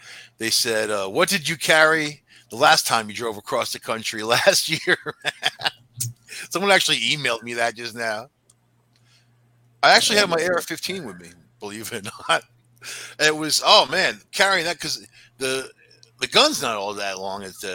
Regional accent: El Paso, Texas, United States; born there; And Texas, I was born in El Paso. I've never been there.

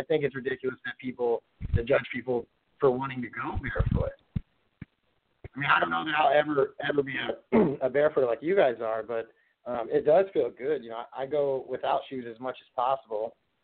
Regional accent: Detroit, Michigan, United States; Of course, I grew up in Detroit, so I didn't know there was a barefoot community.

